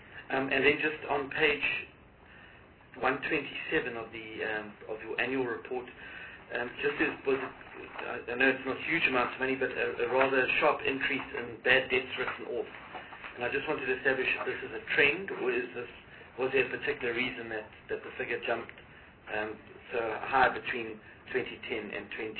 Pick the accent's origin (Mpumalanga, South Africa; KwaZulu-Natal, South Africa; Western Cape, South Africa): KwaZulu-Natal, South Africa; I'm from KwaZulu-Natal, and I'm very well aware of the interventions that you made at a municipal level in eThekwini